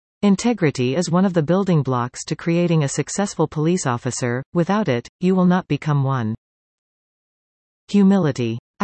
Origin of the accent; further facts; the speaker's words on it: Couchiching First Nation, Ontario, Canada; being familiar with community members in the Treaty 3 area as I grew up in Couchiching First Nation.